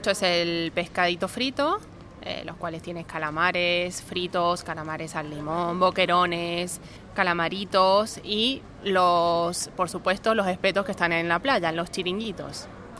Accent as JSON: {"language": "Spanish", "region": "Mendoza", "country": "Argentina", "moved": "yes", "lives_now": "Málaga, Spain", "said": "Yo soy de Argentina, Mendoza, Argentina, capital, una de las capitales del vino."}